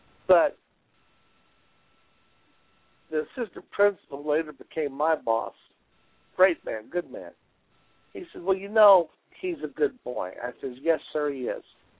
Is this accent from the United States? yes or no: yes; Illinois, United States; born there; now in Alabama, United States; Well, I'm a teacher in Alabama, and I have Southern. I was born in Illinois, but I have Southern roots.